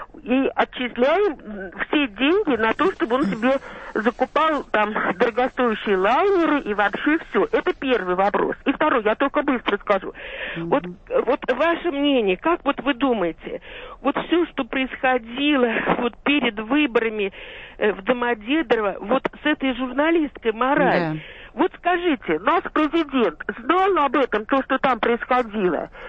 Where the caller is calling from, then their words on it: Obninsk, Kaluga Oblast, Russia; я из Обнинска